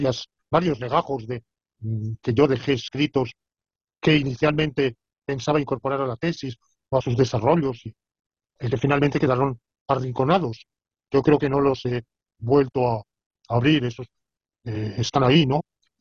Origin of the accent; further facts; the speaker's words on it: Alicante, Valencian Community, Spain; Es un tributo a mi ciudad natal, Alicante.